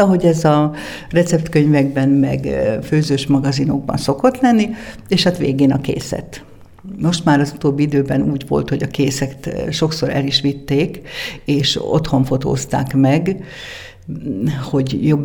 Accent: Hungary; mert én mégiscsak magyar vagyok

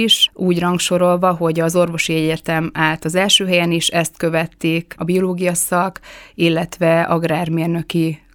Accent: Miskolc, Borsod-Abaúj-Zemplén, Hungary; also born or lived in Debrecen / Sajóbábony; Miskolcon születtem, de később Debrecenbe költöztünk édesapámnak a munkája miatt, és ott született a húgom, aki egy évvel fiatalabb, mint én, és ezt követően ismét kis költözés következett Sajóbábony, majd visszatértünk Miskolcra is

